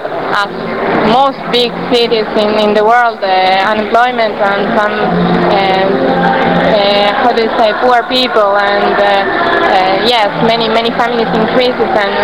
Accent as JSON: {"language": "English", "town": "Mar del Plata", "region": "Buenos Aires Province", "country": "Argentina", "tie": "born or raised there", "second_language": "English", "said": "I was born in Mar del Plata. I've been here since I'm a baby, so I really love the city."}